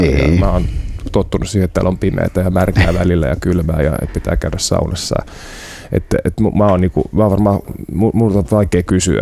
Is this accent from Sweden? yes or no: no; Germany; now in Finland; Joo, mä oon saksalainen. Se on ehkä hyvä niin kuin mainita, kun ei heti huomaa.